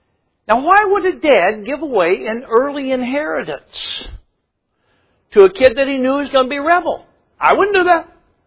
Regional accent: Iowa, United States; Now, we're from Iowa. So you take one kernel of corn, you put it in the ground.

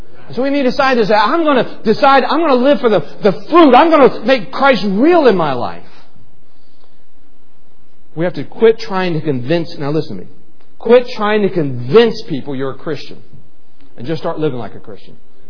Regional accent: West Virginia, United States; I'm from West Virginia. There were guns in cars.

